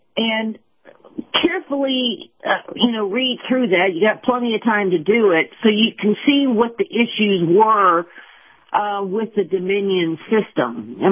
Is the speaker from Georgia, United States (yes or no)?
yes; Georgia, United States; I'm from Georgia. You know, my older son still lives there, so I have a lot of connective tissue to the state.